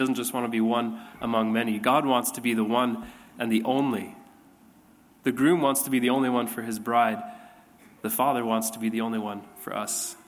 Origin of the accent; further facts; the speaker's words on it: La Crete, Alberta, Canada; growing up in Lacrete, in kind of our Western Mennonite Christian world kind of worldview